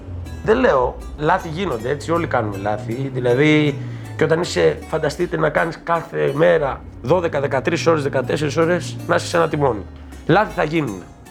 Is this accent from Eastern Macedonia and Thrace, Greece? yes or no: no; Ano Glyfada, Attica, Greece; born there; Γεννήθηκα στην Άνω Γλυφάδα, είμαι 38 χρονών.